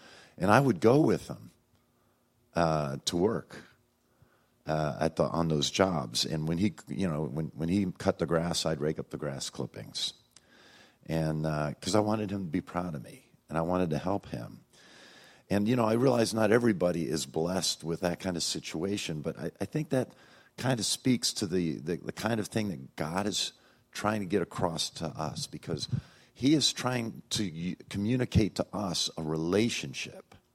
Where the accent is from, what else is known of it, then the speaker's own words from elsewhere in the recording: New York, United States; You know, when I was a kid, I was raised in New York State, and one of my goals was to make my dad proud.